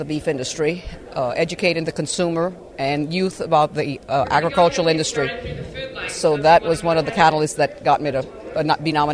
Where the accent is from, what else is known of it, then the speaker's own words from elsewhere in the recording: Louisiana, United States; from South Louisiana, what they call Cajun country.